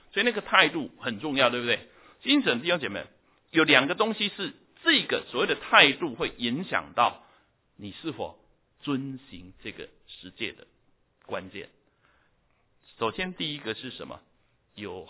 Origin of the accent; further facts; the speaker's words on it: China; 我们中国人最晓得，很多大官啊